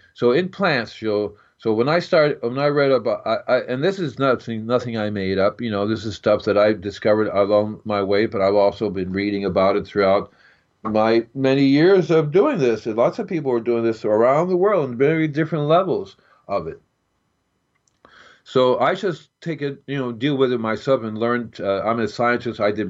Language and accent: English; Hialeah, Florida, United States; I grew up in Hialeah, Florida. That's near Miami, Florida.